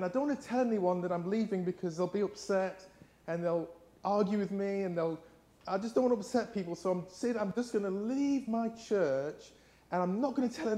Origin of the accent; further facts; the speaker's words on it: England, United Kingdom; accent: English; I hope you can understand my English accent.